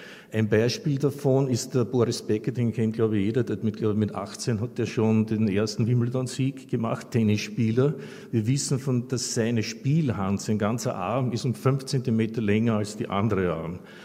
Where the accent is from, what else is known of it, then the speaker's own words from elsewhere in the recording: Hohenau, Lower Austria, Austria; ich bin selber aus dem Weinviertel, bin aus Hohenau.